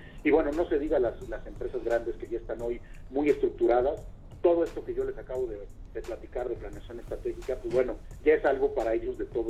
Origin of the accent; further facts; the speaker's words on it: Mexico; no podemos hacer mucho como mexicanos